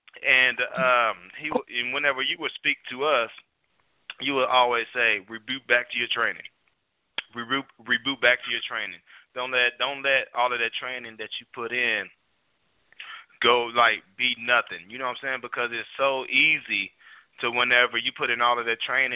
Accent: Muskogee, Oklahoma, United States; I grew up in New Jack, right down the street from Charlie's store there in Muskogee, Oklahoma.

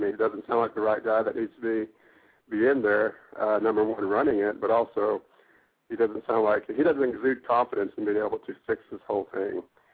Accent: Oklahoma, United States; from Oklahoma.

